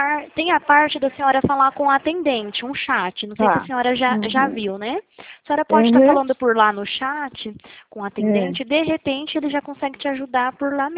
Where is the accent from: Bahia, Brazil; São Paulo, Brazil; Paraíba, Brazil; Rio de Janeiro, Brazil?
São Paulo, Brazil; Presidente Prudente; eu sou daqui de Presidente Prudente mesmo, tá?